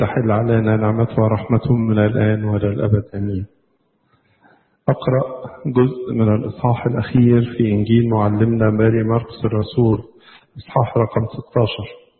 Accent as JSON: {"language": "Arabic", "country": "Egypt", "said": "بلادنا مصر وكروز لأفريقيا كلها"}